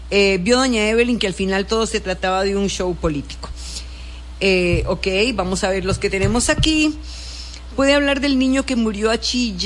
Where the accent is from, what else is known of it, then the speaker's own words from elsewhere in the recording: Costa Rica; las huellas que dejan en nosotros como costarricenses.